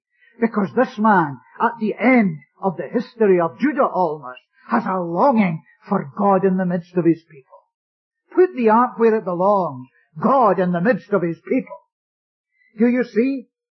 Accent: Scotland, United Kingdom; I reckon my accent still was a wee bit strange. But you see, I come from Scotland.

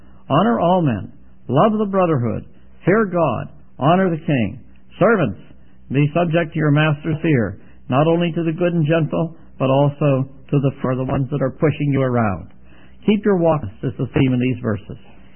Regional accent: Pittsburgh, Pennsylvania, United States; I was raised near Pittsburgh, Pennsylvania. I was actually born in Pittsburgh, and our farm was not far from Pittsburgh.

